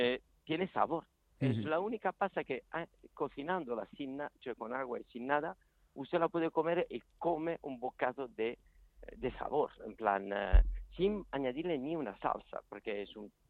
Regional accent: Southern Italy, Italy; hay una receta del sur de Italia, de donde soy yo

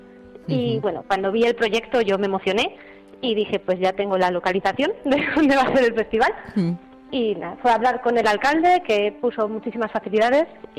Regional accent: Madrid, Community of Madrid, Spain; Pues yo soy de Madrid, centro.

